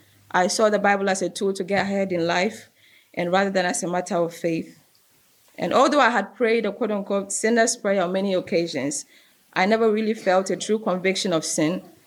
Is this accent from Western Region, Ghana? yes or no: no; Cape Coast, Central Region, Ghana; To give you a little bit of my background, I grew up in a town called Cape Coast. I'm a Ghanaian.